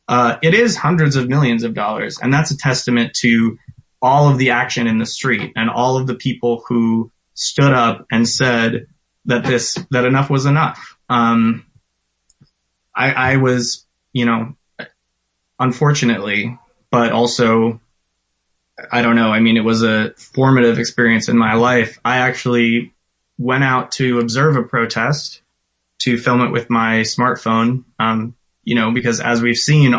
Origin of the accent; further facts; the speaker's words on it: Minneapolis, Minnesota, United States; It's like in Minneapolis, which is actually my hometown.